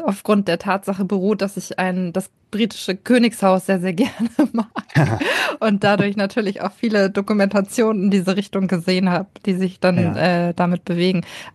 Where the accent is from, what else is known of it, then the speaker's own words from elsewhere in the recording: North Germany, Germany; Ich komme aus Norddeutschland und ich habe gedacht, es ist meine Pflicht, einmal einen Plattdeutschkurs zu machen.